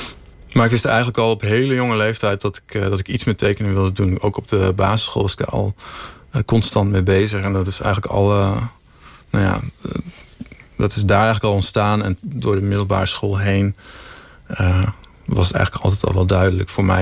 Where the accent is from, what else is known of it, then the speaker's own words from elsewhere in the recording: Genemuiden, Overijssel, Netherlands; ik kom inderdaad uit Genemuiden. En dat is, dat is wel een streng gelovig stadje.